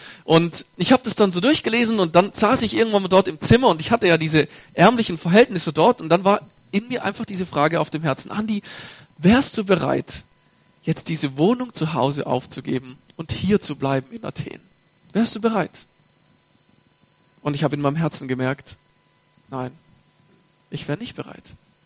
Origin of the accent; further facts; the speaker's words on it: Balingen, Baden-Württemberg, Germany; Ich bin in einer Gemeinde aufgewachsen in Balingen.